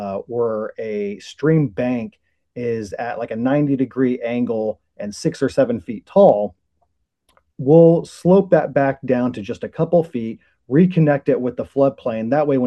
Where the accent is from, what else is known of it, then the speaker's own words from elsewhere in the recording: Kansas, United States; now in Tennessee, United States; So I am originally from Kansas, southwestern Kansas, a big farming community.